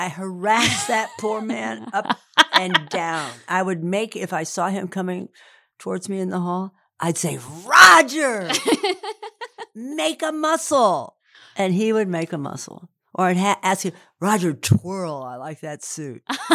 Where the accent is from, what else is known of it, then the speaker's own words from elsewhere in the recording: Indiana, United States; I'm from Indiana. I live in a small town now, and I was, raised in a small town.